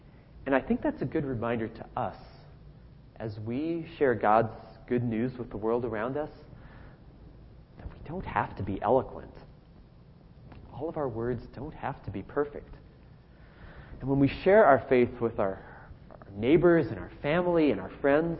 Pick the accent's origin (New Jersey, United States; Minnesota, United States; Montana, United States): Montana, United States; also born or lived in Phoenix; Now, I think a lot of you know that I come from a small town in Montana. And I was born in Phoenix, but I've lived much of my life in a town of about 7,000 people.